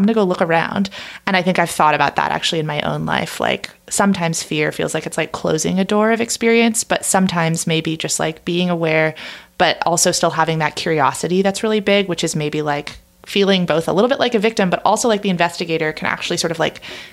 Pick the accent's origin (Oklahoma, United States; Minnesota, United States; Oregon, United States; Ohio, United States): Oregon, United States; it was in my home state of Oregon.